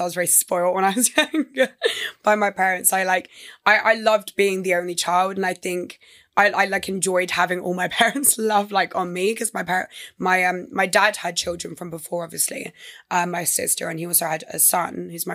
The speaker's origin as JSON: {"language": "English", "region": "South East England", "country": "United Kingdom", "tie": "born or raised there", "said": "I was born and raised in Sussex."}